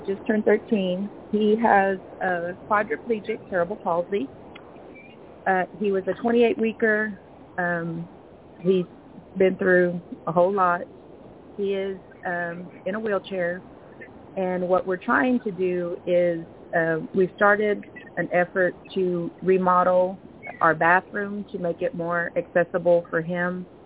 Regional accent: Waco, Texas, United States; my sister and I were having a discussion, and we grew up in Northside, Waco, and we lived on North 6th Street.

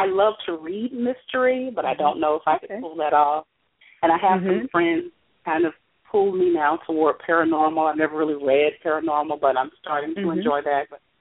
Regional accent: Georgia, United States; I love, because I'm from Georgia, I love Southern stories.

